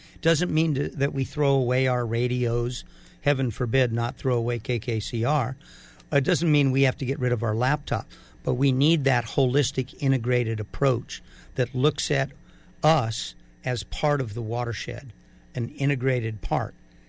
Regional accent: Hawaii, United States; and I first learned this from my ho'okapuna Parli Kanaka Oli in the 60s, a long time ago, growing up on Maui.

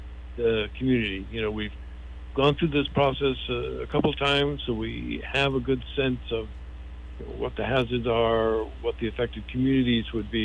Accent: California, United States; also born or lived in Oahu; now in Kauai, United States; I grew up in California. My wife and I lived on Oahu for a dozen years, and then we moved back to California for about 10 years.

